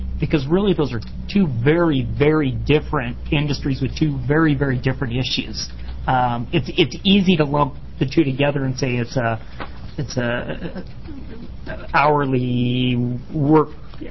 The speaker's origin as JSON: {"language": "English", "region": "Oregon", "country": "United States", "said": "well, I'm from Eastern Oregon, they work like dogs."}